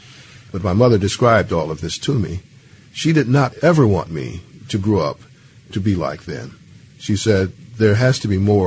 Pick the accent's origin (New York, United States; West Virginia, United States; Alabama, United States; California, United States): Alabama, United States; Hurtsboro; born there; I was born in Hertzboro, Alabama.